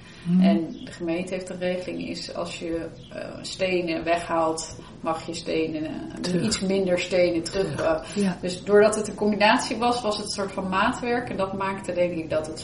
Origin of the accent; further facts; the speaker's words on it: De Bilt, Utrecht, Netherlands; Ik ben in de Bilt opgegroeid, want mijn moeder, die is ook in de Bilt opgegroeid.